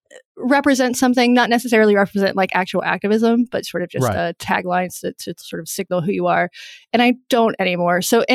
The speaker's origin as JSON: {"language": "English", "region": "North Carolina", "country": "United States", "tie": "born or raised there", "said": "No, I grew up in North Carolina in sort of a rural Appalachian area in North Carolina."}